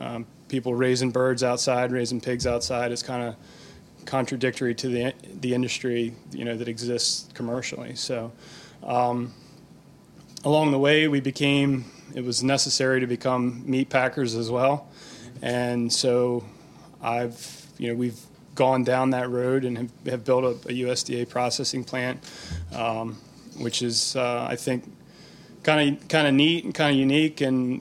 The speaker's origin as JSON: {"language": "English", "town": "Gettysburg", "region": "Pennsylvania", "country": "United States", "tie": "born or raised there", "said": "So we're from Gettysburg, Pennsylvania. My wife and I both grew up there, not far from each other. I grew up on a dairy farm, similar to Andrew."}